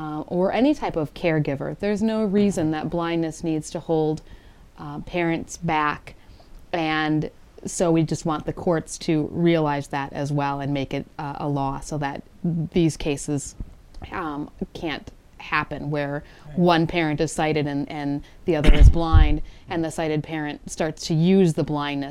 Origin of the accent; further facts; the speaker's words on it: Wisconsin, United States; born there; Well, I was born in Wisconsin, and I've been blind since birth.